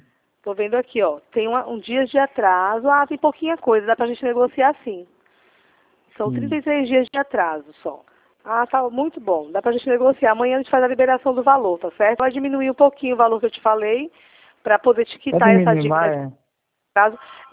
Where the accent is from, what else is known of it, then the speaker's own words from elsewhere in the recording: Recife, Pernambuco, Brazil; Eu sou aqui de Recife, da Dantas sim. Barreto, tá certo?